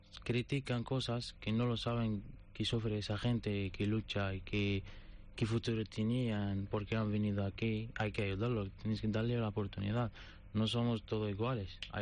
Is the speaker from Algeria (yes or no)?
yes; Algeria; Spanish is a second language; moved away; Porque llamo y la primera pregunta, ¿de dónde eres? Digo, soy argelino.